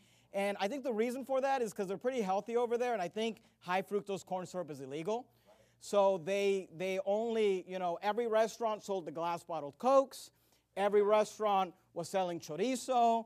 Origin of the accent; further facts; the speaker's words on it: California, United States; Now, I grew up in California in the Bay Area. I grew up around a bunch of Mexican people and the Mexican culture.